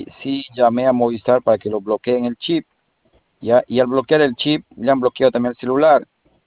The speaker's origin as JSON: {"language": "Spanish", "town": "Quito", "region": "Pichincha", "country": "Ecuador", "said": "Pero no estoy en la ciudad de Quito, yo soy de Quito y estoy trabajando por acá, por Nazca."}